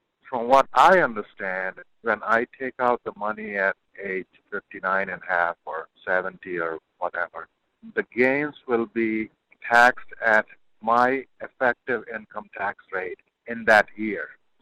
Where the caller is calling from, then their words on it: North Carolina, United States; I'm calling from North Carolina.